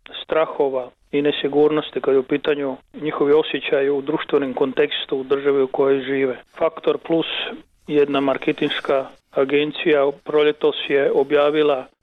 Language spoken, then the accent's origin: Croatian; Serbia; Kao i Srbi u Hrvatskoj, i mi se suočavamo sa ostvarivanjem koncepta ravnopravnosti. Hrvati u Srbiji su zbog manjkavosti u rješavanju političke reprezentacije isključene danas iz svih procesa donošenja odluka.